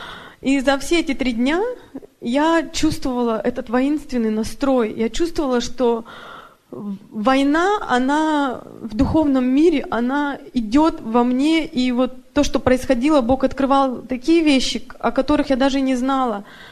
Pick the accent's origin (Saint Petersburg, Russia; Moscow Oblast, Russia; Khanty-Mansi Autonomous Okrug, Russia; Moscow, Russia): Khanty-Mansi Autonomous Okrug, Russia; Surgut; Я тоже из России, из города Сургут.